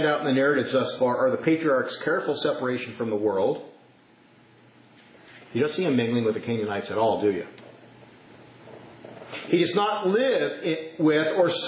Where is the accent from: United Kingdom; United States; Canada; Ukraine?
United States; California; I was raised in California.